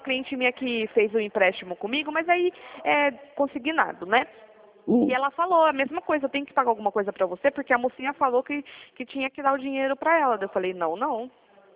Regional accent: Piracicaba, São Paulo, Brazil; Eu sou aqui de São Paulo, Piracicaba.

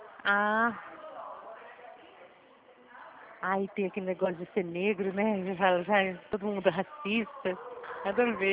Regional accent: São Paulo, Brazil; Eu sou do estado de São Paulo.

